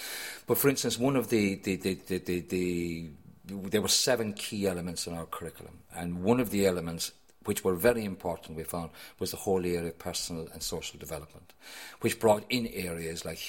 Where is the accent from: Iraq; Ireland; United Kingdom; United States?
Ireland; Munster; I said, I'm from Kerry.